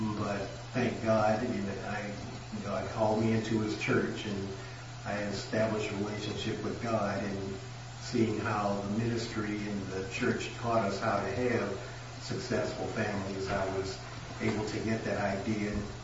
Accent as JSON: {"language": "English", "town": "Baltimore", "region": "Maryland", "country": "United States", "tie": "born or raised there", "said": "If anyone may have forgotten or haven't met. I grew up in Baltimore City, Maryland, and I had several jobs as a youth."}